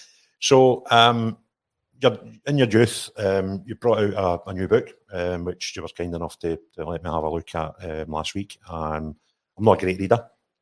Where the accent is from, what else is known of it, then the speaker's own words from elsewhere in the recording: Linwood, Scotland, United Kingdom; I was brought up and I was born in Linwood, and our local school, East Fulton.